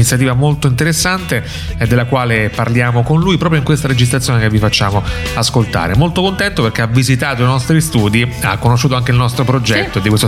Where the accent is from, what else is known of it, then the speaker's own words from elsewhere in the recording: Rome, Lazio, Italy; devo dirlo da romano, anche capitolina.